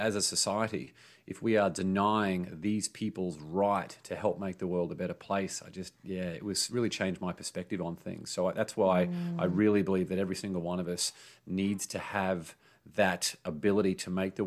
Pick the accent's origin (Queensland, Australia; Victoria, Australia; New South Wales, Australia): Queensland, Australia; Brisbane; moved away as an adult; now in Los Angeles, United States; So I grew up in Brisbane, Australia. I live in Los Angeles, California now. So I've been in America for about the last 9 years. I was in Australia for the first 28 years of my life.